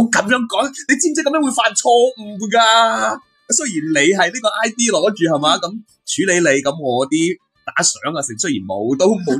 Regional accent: Guangdong, China; 我出差到一個蘭州啊，咁你知啦，我哋廣東人去到外地，

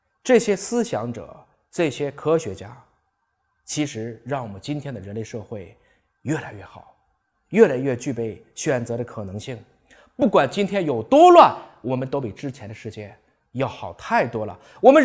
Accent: China; 我是一个中国人，我说的是中国话，吃的是中国饭，装的是中国心

